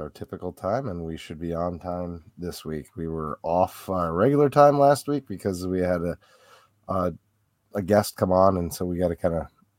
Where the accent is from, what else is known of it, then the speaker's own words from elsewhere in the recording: South Dakota, United States; I'm from South Dakota.